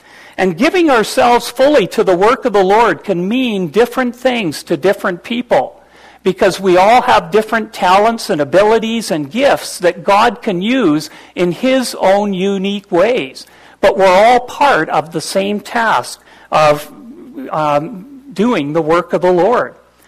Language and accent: English; Brandon, Manitoba, Canada; You know, every time I go back to my hometown, Brandon, there used to be two old churches